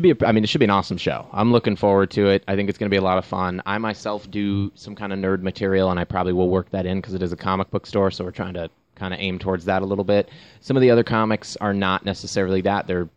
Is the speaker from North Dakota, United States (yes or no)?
yes; Fargo, North Dakota, United States; moved away; I actually used to live, but I grew up in Fargo, North Dakota, and moved down here.